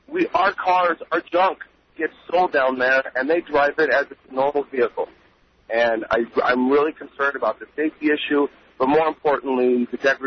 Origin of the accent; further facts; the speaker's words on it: Albuquerque, New Mexico, United States; I'm from Albuquerque myself.